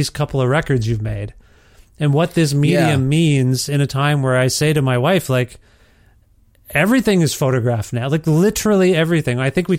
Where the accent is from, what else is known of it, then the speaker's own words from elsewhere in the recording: Ontario, Canada; I'm from Ontario